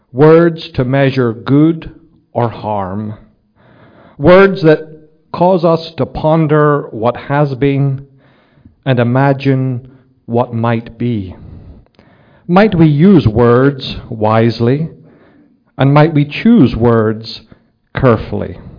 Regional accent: Northern Ireland, United Kingdom; also born or lived in Edinburgh; now in Naples, Italy; Naples, indeed, is a lot different from my hometown in Northern Ireland with its deep harbour and Norman castle, and very different from my adopted home of Edinburgh and its imposing castle.

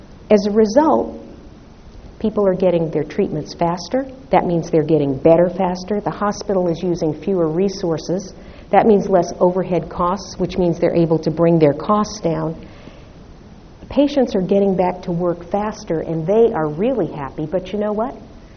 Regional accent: Seattle, Washington, United States; Out in Seattle, my hometown, there's a hospital called Virginia Mason.

